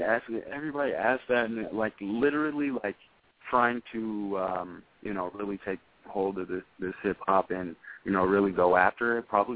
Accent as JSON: {"language": "English", "town": "Portland", "region": "Oregon", "country": "United States", "moved": "as an adult", "lives_now": "Reno, United States", "said": "once I moved to Reno, I'm originally from Portland, Oregon. I moved down to Reno probably about 5 years ago."}